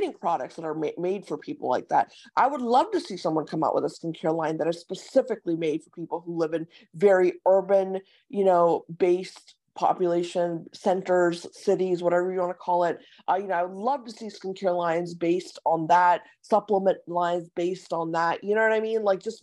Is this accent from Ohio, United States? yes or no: yes; Ohio, United States; My family is actually in Westchester and I grew up in Ohio as well.